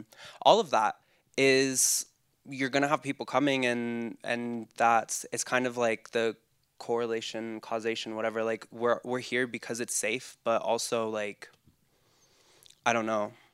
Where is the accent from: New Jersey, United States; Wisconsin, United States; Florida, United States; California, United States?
Florida, United States; I'm from Florida.